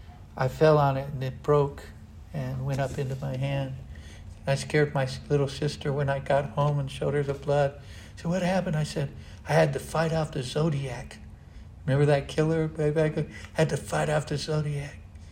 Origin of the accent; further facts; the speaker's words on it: Rubidoux, California, United States; also born or lived in Inglewood; I grew up very poor. I grew up in Rubidoux, first in Inglewood, then Rubidoux, after my mom and dad were separated